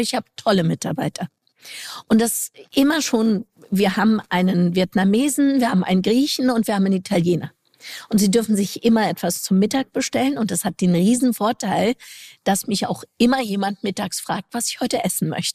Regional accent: East Germany, Germany; Allerdings bin ich in der DDR aufgewachsen und wir hatten sehr wenig hochverarbeitete Lebensmittel.

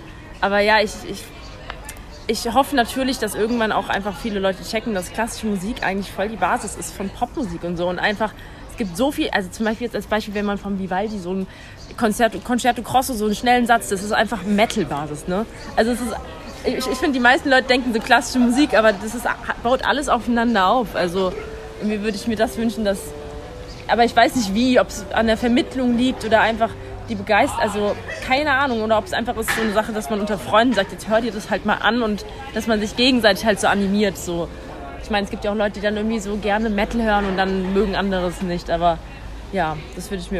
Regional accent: Germany; ich bin 25 Jahre alt und ich komme aus Deutschland.

